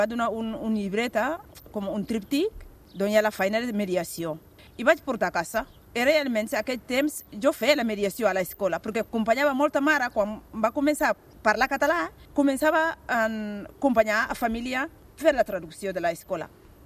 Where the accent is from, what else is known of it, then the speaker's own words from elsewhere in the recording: Damena, Mali; Catalan is a second language; moved away as an adult; now in Spain; El meu poble és Damena. I vaig arribar amb molta gana d'arribar aquí.